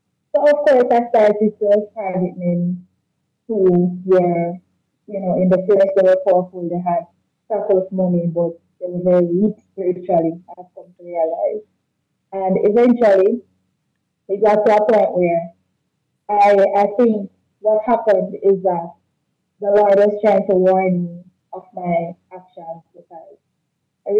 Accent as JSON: {"language": "English", "town": "Montego Bay", "region": "Saint James", "country": "Jamaica", "tie": "born or raised there", "said": "Mind you, I moved away all away from where I grew up in Montego. So quite the journey."}